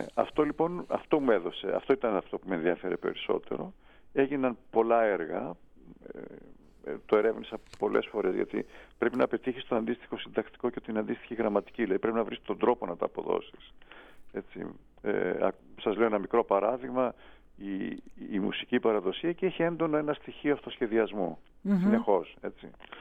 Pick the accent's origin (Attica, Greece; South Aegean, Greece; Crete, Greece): Crete, Greece; γιατί είμαι από την Κρήτη, γιατί έχω μεγαλώσει σε μια τέτοια κοινότητα